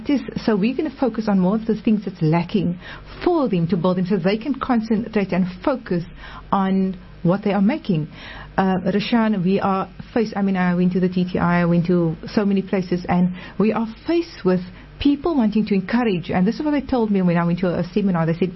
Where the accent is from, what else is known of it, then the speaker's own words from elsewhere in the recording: South Africa; So we're South African, and we can be proud of that.